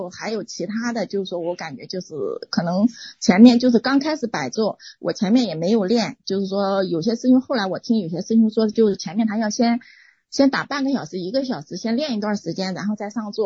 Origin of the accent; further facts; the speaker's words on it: Anhui, China; 就是我老家是安徽人，就是说我们那里的人他会吃那个生葱生蒜